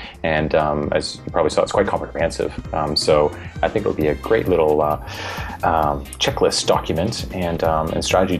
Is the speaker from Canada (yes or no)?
yes; Canada; born there; I'm Canadian by birth.